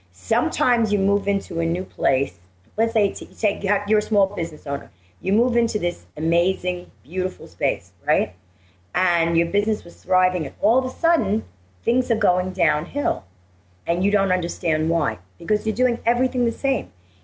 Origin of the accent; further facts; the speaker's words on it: United States; And being American Indian, we believe that when we come into, when we come back from going places, we always pick up our smudge bowl and smudge ourselves.